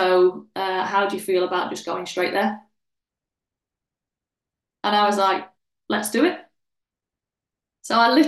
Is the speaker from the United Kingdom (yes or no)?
yes; Yorkshire and the Humber, United Kingdom; obviously being a Yorkshire girl as well, like the accent's